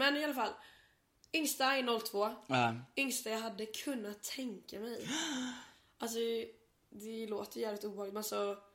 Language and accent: Swedish; Blekinge, Sweden; Nej, alltså jag är ju typ från Skåne.